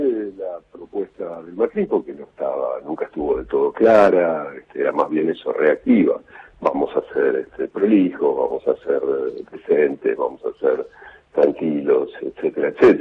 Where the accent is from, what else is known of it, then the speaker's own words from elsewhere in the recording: Argentina; moved away as an adult; Yo me fui por primera vez de la Argentina cuando tenía 18 años, en el año 76